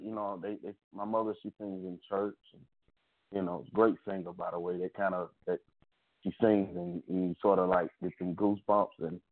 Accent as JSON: {"language": "English", "town": "Rome", "region": "Georgia", "country": "United States", "tie": "born or raised there", "said": "Well, I grew up in Rome, Georgia, and I come from a music background. My mother, she's a singer. My sister, she's a singer."}